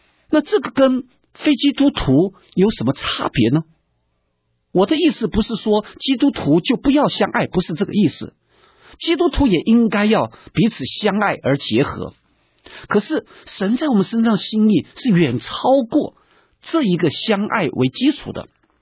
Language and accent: Chinese; China; 我们中国人讲说，男怕入错行，女怕嫁错郎。